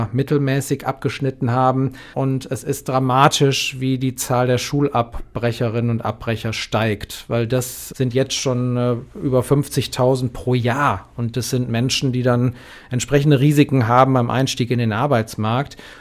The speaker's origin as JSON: {"language": "German", "town": "Essen", "region": "North Rhine-Westphalia", "country": "Germany", "tie": "born or raised there", "said": "Für meine Heimatstadt habe ich mich noch nie geschämt. Ich bin manchmal in Berlin dann Essenerklärer"}